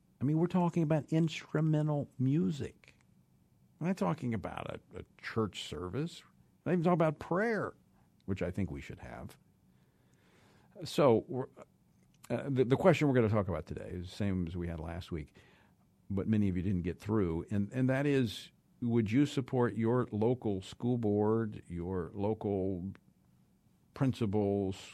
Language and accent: English; Louisiana, United States; I mean, like my home state of Louisiana, highest churched population in the country